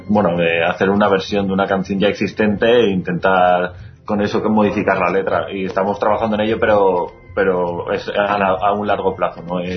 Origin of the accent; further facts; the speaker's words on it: Valencia, Valencian Community, Spain; Pues mire, nosotros que somos de Valencia